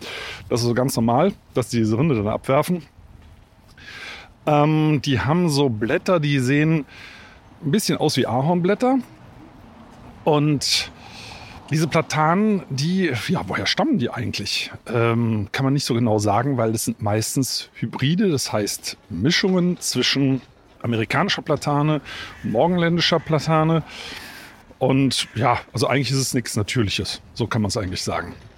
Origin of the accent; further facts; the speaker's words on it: Germany; Zumindest bei uns in der Eifel nicht.